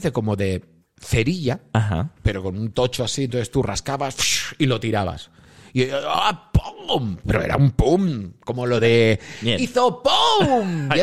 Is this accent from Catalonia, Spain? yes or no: yes; Barcelona, Catalonia, Spain; en Cataluña, que yo soy de Barcelona